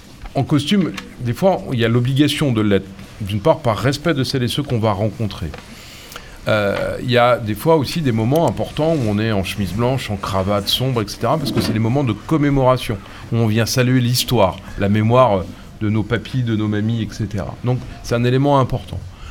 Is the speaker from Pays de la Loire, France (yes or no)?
yes; Saint-Nazaire, Pays de la Loire, France; J'y suis né en 1970. Et donc je suis né à Saint-Nazaire, pas très loin d'ici, juste à côté là, du parc paysager.